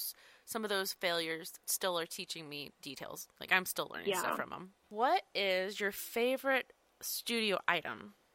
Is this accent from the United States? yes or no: yes; Texas, United States; I feel like as a Texan, we're complaining about it being 40.